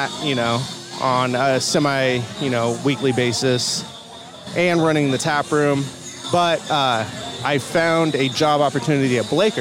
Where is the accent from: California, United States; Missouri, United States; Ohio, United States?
California, United States; Mariposa; now in Stockton, United States; I had some really good friends that I grew up with in the Mariposa Yosemite area that went to UOP.